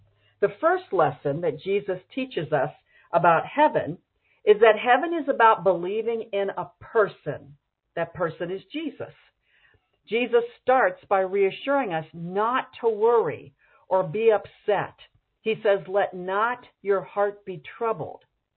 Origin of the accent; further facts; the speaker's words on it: Ohio, United States; You know, in my home when I was growing up in Ohio